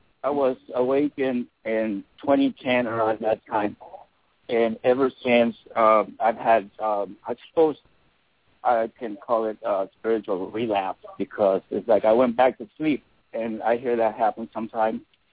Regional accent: Mexico; now in United States; I was born and raised in Mexico. I came to the U.S. 20 years ago.

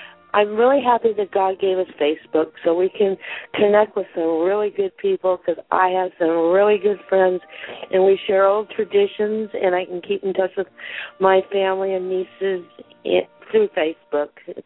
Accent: Iowa, United States; I'm from Iowa.

